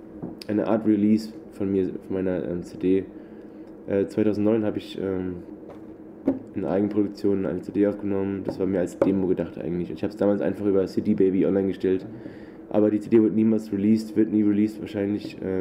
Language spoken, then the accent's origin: German; Frankfurt am Main, Hesse, Germany; also born or lived in England / Poland / Austria; ich komme aus Frankfurt am Main. Das ist in der Mitte von Deutschland. Und ich bin 23 Jahre alt und seit dem 16. Lebensjahr bin ich sozusagen unterwegs in Europa, England, Polen, Österreich.